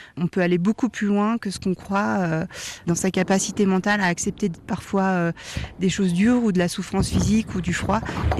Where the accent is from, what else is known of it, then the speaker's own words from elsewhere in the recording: Bourg-Saint-Maurice, Auvergne-Rhône-Alpes, France; born there; Je suis née en montagne, à Bourg-Saint-Maurice-les-Arcs. J'ai un grand-père qui faisait du fromage de chèvre et qui était tous les étés en alpage. Et j'ai passé tous mes étés en alpage et j'ai toujours aimé la montagne.